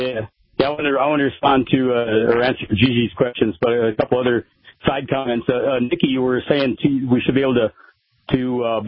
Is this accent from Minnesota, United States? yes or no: yes; Minnesota, United States; I grew up in Minnesota, and we're not as smart as you guys in New Hampshire